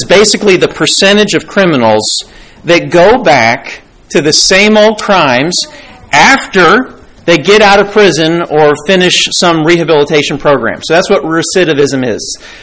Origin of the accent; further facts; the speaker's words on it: Kansas City, United States; I grew up in the Kansas City area, and you know what you call a caffeinated beverage in Kansas City?